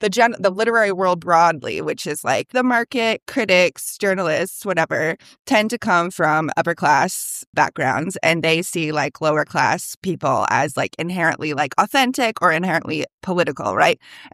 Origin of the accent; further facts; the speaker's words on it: West Virginia, United States; someone says, oh, where are you from? And I say West Virginia, everyone's like, ah, like a real person is here.